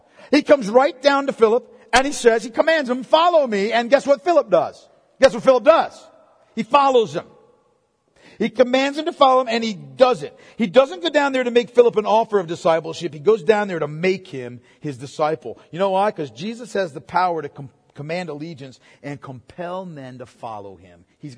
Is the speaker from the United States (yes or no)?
yes; Canton, United States; When I was growing up, my hometown, Canton, our rival town was Troy.